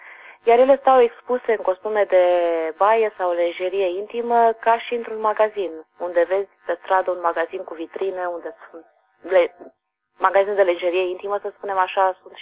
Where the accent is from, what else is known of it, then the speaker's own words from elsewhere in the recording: Romania; eu ca și româncă, deci noi vorbim